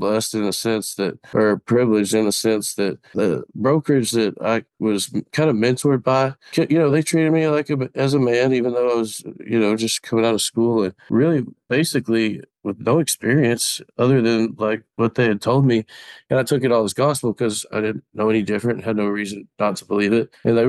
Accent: Colleyville, Texas, United States; I actually spent most of my childhood in Colleyville, Texas, a suburb of the Dallas-Fort Worth area

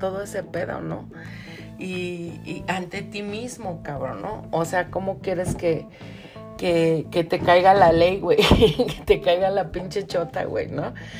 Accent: Mexico City, Mexico; Yo lo sigo porque soy del barrio, soy del DF.

